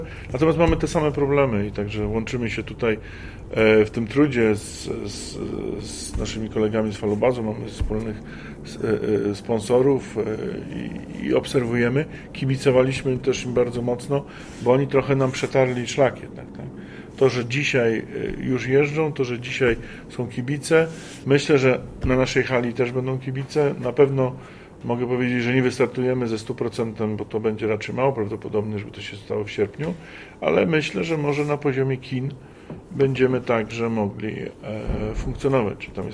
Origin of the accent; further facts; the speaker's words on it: Zielona Góra, Lubusz Voivodeship, Poland; Jesteśmy zielonogórzanami z małego miasta na końcu świata